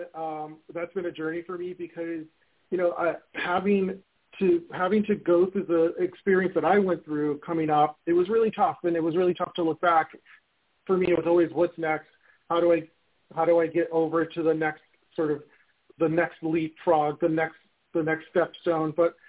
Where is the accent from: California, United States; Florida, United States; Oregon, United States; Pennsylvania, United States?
California, United States; Los Angeles; I grew up in South Central LA. I worked my way from the bottom with an internship opportunity that was given to underprivileged kids in LA to work at Sony Pictures.